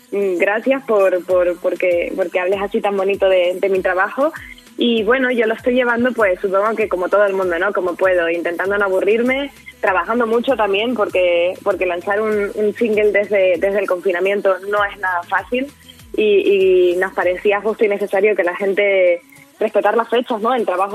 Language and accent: Spanish; San Cristóbal de La Laguna, Canary Islands, Spain; La vida normal es que en mi tierra, La Laguna, de donde yo soy, hay unos perritos calientes fantásticos.